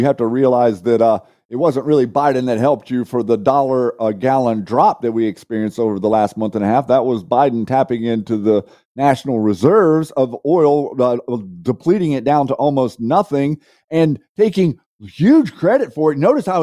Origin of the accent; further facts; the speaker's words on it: United States; And at the end of the day, being an American, I feel sad for people like Fetterman.